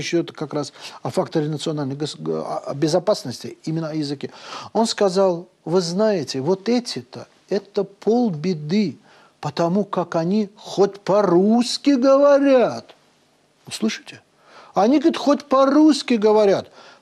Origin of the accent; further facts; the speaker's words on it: Azerbaijan; Да, я азербайджанец, я всегда об этом говорю, и это честно.